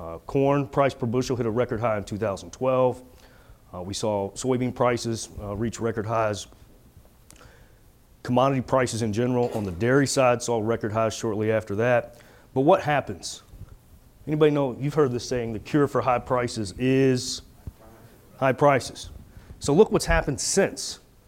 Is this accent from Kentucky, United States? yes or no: yes; Louisville, Kentucky, United States; I'm from Louisville, so I'm a big Louisville Cardinals fan